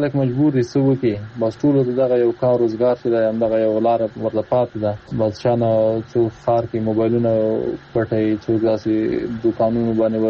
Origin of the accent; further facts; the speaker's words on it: Kunar, Afghanistan; د کونړ ولایت اوسیدونکی یم.